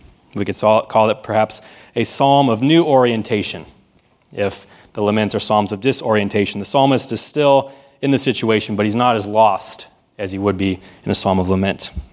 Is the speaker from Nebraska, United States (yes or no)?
yes; Nebraska, United States; now in San Diego, United States; Well, growing up in Nebraska is a little bit different than growing up in San Diego, as you may well imagine.